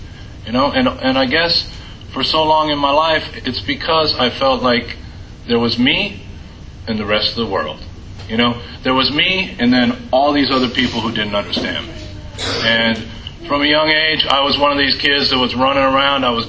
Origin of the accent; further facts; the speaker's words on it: Iowa, United States; I am from Iowa. I grew up there.